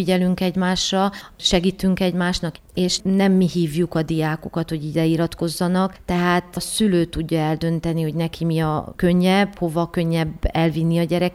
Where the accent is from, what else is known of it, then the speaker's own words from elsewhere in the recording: Sălaj, Romania; now in Arad, Romania; én nem itt születtem, én Szilágy megyéből származom, nagyon úgy érzem, hogy ehhez a közösséghez tartozom.